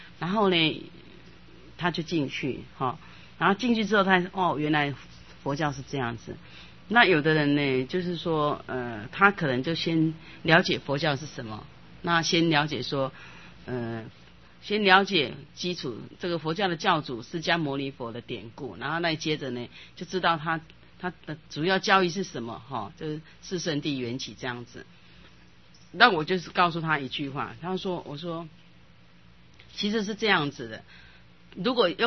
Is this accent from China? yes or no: no; Taiwan; 我觉得我们台湾人真的有福报